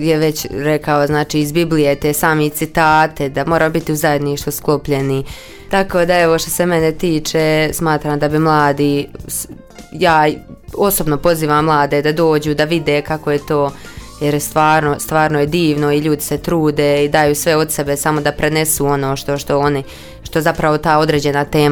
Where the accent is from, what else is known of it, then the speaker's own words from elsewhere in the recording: Ljubuški, Federation of Bosnia and Herzegovina, Bosnia & Herzegovina; ja sam iz Ljubuškog i ono, nekako iz početka je bilo najmanje Ljubušaka